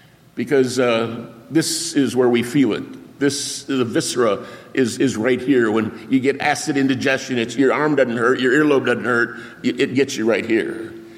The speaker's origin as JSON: {"language": "English", "region": "Arizona", "country": "United States", "tie": "born or raised there", "said": "I was raised in Arizona for much of my life, and they have big open pit copper mines."}